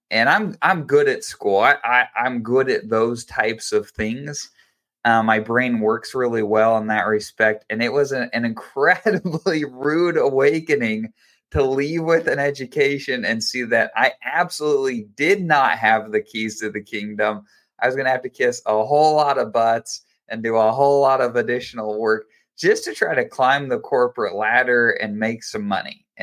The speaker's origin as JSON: {"language": "English", "region": "Utah", "country": "United States", "said": "So I'm from Utah, and that's kind of the next leg of my story."}